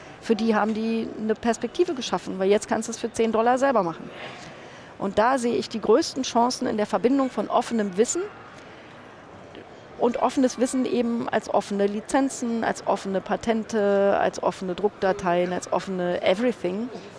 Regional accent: East Germany, Germany; Ich bin 1968 in der DDR geboren. Ich bin also in der DDR noch vollständig zur Schule gegangen. Ich habe sogar noch da studiert

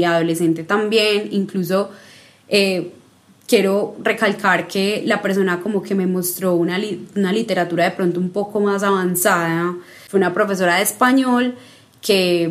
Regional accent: Medellín, Antioquia, Colombia; son pocas las amistades literarias que tengo en esta ciudad, que es mi ciudad natal.

